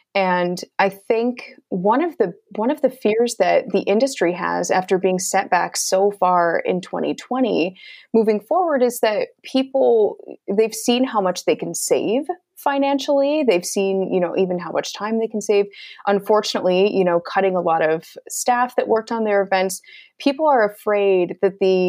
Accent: Michigan, United States; I'm from Michigan, so I'm used to the Arctic, so not a big deal.

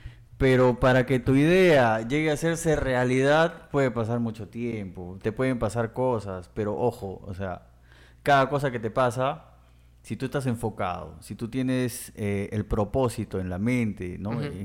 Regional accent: Amazon, Peru; hay muchas cosas en común que nosotros como selváticos peruanos tenemos con gente de otros países

